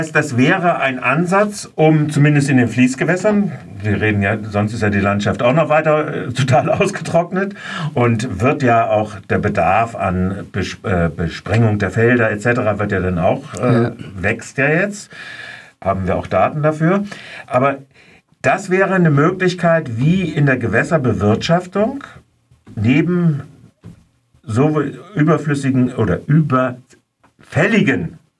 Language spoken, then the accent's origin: German; Northern Germany, Germany; ich komme aus dem Norden und bin ab und zu nochmal im Norden